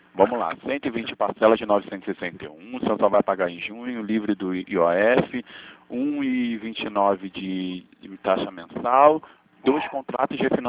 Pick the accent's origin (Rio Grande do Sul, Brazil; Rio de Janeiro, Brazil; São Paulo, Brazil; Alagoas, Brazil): Rio de Janeiro, Brazil; eu sou do Rio de Janeiro.